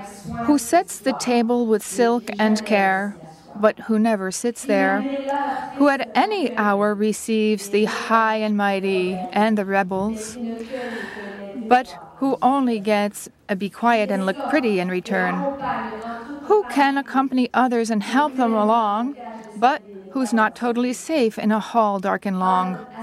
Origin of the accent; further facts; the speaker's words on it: Tunisia; now in Quebec, Canada; I'm from Tunisia originally, and I'm in Quebec now